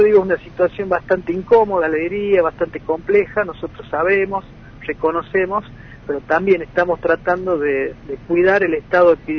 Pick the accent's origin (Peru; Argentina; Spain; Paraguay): Argentina; Nosotros también como argentinos, como miembros de esta región, nos incluye esta pandemia